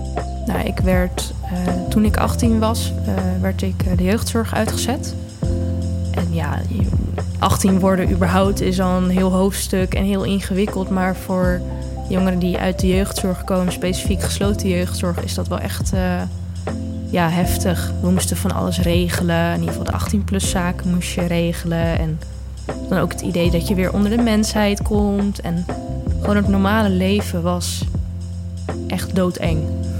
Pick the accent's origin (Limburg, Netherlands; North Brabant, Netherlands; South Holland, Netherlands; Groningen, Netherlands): South Holland, Netherlands; Gouda; ik ben 20 jaar oud, ik kom uit Gouda